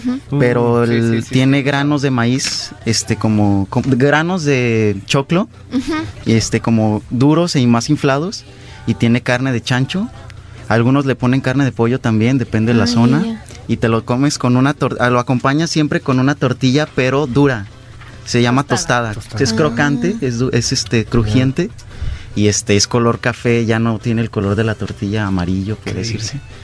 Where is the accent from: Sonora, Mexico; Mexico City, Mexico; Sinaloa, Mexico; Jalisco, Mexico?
Jalisco, Mexico; Guadalajara; born there; Y somos del estado de Jalisco. La capital de ese estado es Guadalajara. De ahí nacimos. Y es muy hermoso.